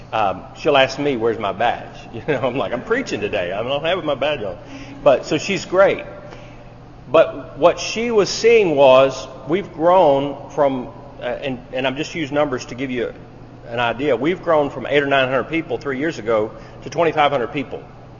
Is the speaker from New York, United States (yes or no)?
no; Tennessee, United States; And that's not just because I come from Tennessee and I now live in Kentucky.